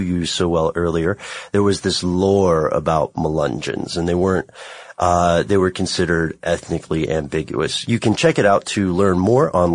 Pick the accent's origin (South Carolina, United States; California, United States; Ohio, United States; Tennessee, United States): Tennessee, United States; born there; Now, you know, I was born in Tennessee. My family's from the hinterlands of the Appalachia.